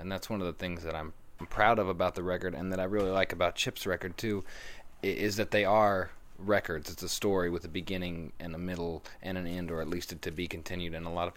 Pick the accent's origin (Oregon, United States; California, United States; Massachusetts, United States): Oregon, United States; Portland; born there; It took me back home to Portland. I was born in Portland, Oregon, and moved back there in 2007.